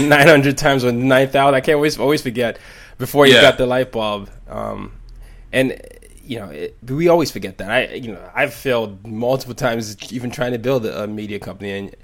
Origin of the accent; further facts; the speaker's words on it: Nigeria; I grew up in 5 countries, you know, I'm from Nigeria